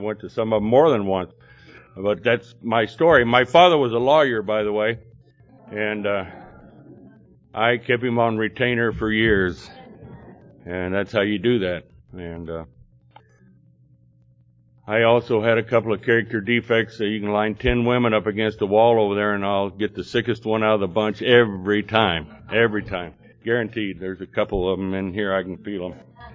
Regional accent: Texas, United States; born there; I was born in Texas, and so you'll know the difference between a fairy tale and a Texas tale.

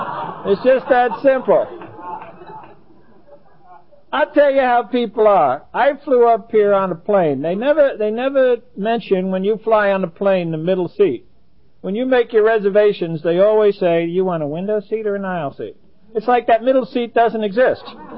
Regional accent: San Diego, California, United States; So if I slip into that, if I forget I'm from San Diego and I flip into

